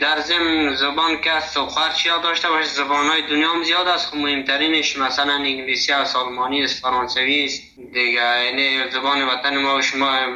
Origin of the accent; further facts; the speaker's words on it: Afghanistan; first language Dari; زبان دری به اصطلاح زبان مادریم است، فضل خدا مشکل نداره. ما همچنان زبان تحصیل ما زبان هزارگی را میفهمم، بلدیت دارم 100%. دیگه ازبکی را بلدیت دارم میفهمم